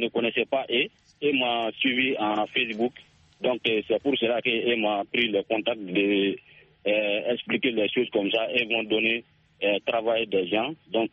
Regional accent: Sonikini, Mali; toujours dans mon village natal à Sonikini.

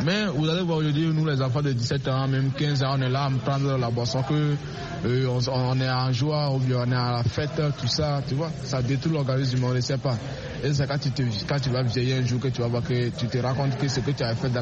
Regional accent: Togo; Ok, chez nous, au Togo, quand même, tout le monde va bien.

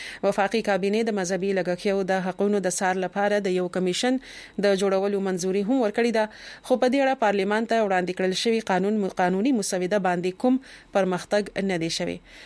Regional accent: Khyber Pakhtunkhwa, Pakistan; زه د وزیرستان يم

